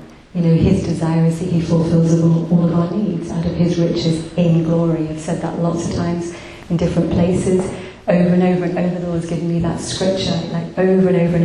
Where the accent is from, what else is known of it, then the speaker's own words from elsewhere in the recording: United Kingdom; as British people particularly, we're terribly apologetic, aren't we?